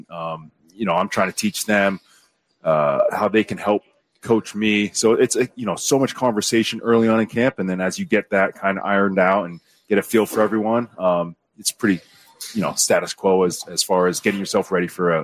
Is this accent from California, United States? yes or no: yes; San Diego, California, United States; my hometown happens to be San Diego, best city in America.